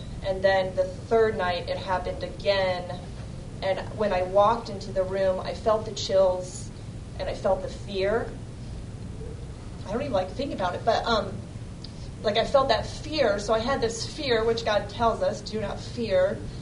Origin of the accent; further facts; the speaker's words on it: Black Hawk, United States; And we grew up in Black Hawk. Well, I did.